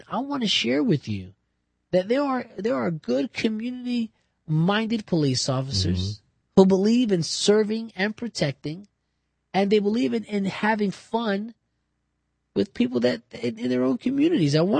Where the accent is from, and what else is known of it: New Jersey, United States; born or raised there